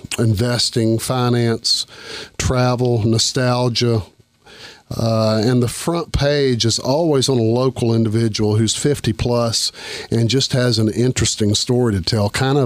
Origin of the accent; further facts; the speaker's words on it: Florence, South Carolina, United States; Well, I grew up in Florence.